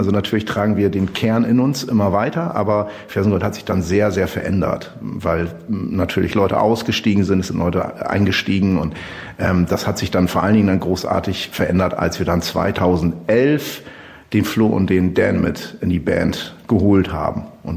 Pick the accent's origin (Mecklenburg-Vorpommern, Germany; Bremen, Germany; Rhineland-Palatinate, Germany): Bremen, Germany; Also wir kommen aus dem Raum Bremen alle oder Norddeutschland auch, weil ein paar wohnen mittlerweile ein bisschen weiter weg von Bremen, aber doch alle noch so an der Küste oder am flachen Land.